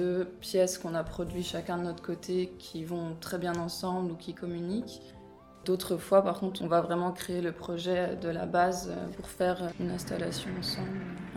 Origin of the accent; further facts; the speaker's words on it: France; also born or lived in Netherlands / Germany / Côte d'Ivoire; Je suis née aux Pays-Bas. J'ai grandi en France. J'ai commencé mes études en France. J'ai continué en Allemagne, en Côte d'Ivoire.